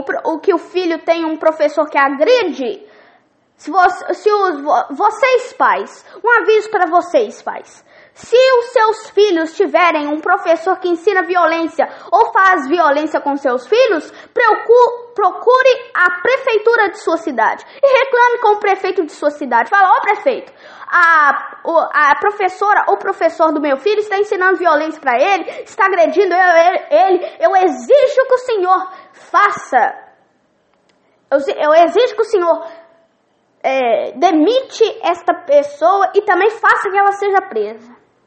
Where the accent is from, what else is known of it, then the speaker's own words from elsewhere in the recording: Minas Gerais, Brazil; no meu estado aqui, Minas Gerais, sou mineiro, tenho muito orgulho de ser mineiro, de ser do berço da arte, do berço mineiro.